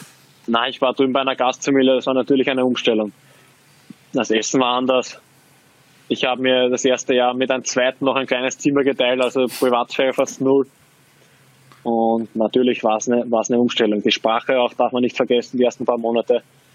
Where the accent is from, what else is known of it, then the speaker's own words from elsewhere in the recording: Austria; Also ich drücke natürlich jetzt als Österreicher den Linz an die Daumen